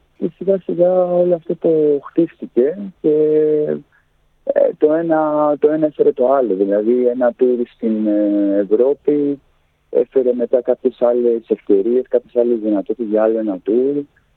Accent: Chiliomodi, Peloponnese, Greece; Ναι, είμαι από το Χιλιομόδι και παίζω στους

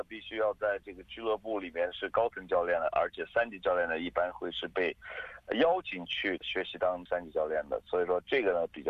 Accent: Australia; also born or lived in Urumqi, China; 很小的时候来到这，12岁半、13岁的时候来到澳洲，可以说是在这边长大的一个孩子。父母刚来的时候是在餐馆打工

